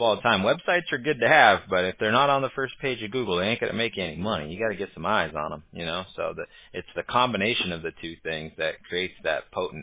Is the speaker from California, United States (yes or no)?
yes; California, United States; I grew up in Orange County, and I used to drive down to San Diego about an hour to Qualcomm just to see those games.